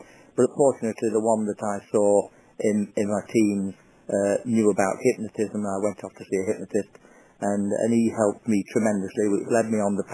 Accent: East Midlands, United Kingdom; born there; I was born here in the East Midlands of England 69 years ago to parents from a mismatched background.

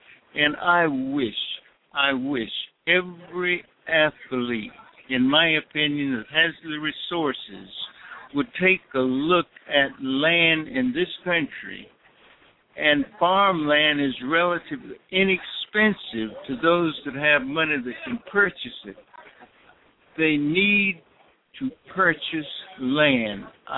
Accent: Ravenel, South Carolina, United States; I am from Ravenel, South Carolina, a small town approximately 5 miles from the city limits of Charleston, South Carolina.

